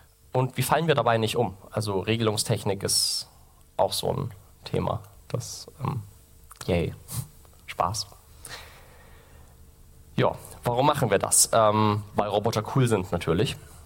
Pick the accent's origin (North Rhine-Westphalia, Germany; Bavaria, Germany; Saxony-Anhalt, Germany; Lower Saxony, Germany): Bavaria, Germany; Erlangen; Ich komme aus Erlangen.